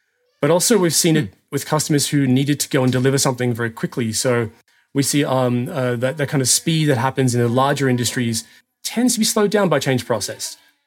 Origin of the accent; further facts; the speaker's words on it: Australia; now in Germany; So I'm an Australian who lives in Germany